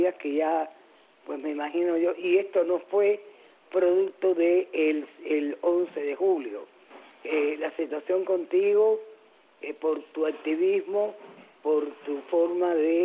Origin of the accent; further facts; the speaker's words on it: Cuba; nosotros en el exterior, como cubanos, como comunicadores, no queremos más derramamiento de sangre en Cuba.